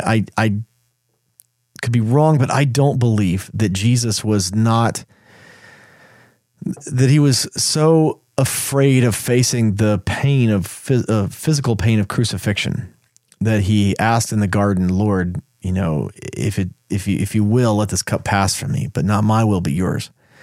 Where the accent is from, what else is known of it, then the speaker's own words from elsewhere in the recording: Texas, United States; I'm from the United States, and furthermore, I'm from Texas